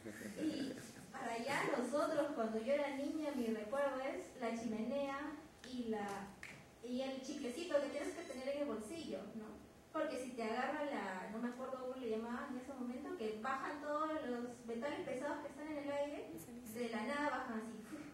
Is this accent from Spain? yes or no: no; La Oroya, Junín, Peru; yo soy de Loroya, yo viví 4 años ahí nada más sin papás, me sacaron en cuanto pudieron